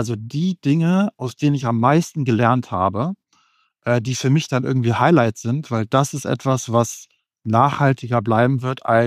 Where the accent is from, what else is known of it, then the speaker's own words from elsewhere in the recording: Germany; weil wir als Deutsche, sage ich mal, eher ein sehr sicherheitsbewusstes, ein sehr planerisches Mindset haben